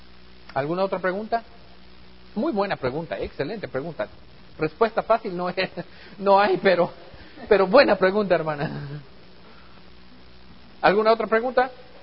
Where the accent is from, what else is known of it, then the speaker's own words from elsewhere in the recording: United States; igual en los Estados Unidos, en mi país, tiene una herencia cristiana. Aunque muchos en mi país hoy en día no son cristianos